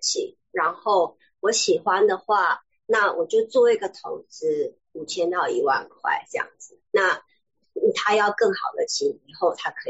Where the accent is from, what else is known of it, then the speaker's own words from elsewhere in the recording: Taiwan; now in United States; 然后我在台湾长大的状况不太一样，因为我长大的时候，那时候租琴没有那么方便